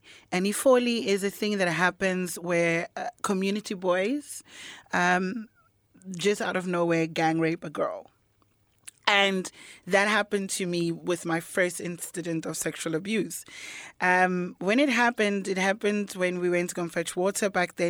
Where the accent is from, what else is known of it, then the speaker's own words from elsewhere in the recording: Cape Town, Western Cape, South Africa; I'm from South Africa, the Western Cape, Cape Town, the township Khayelitsha.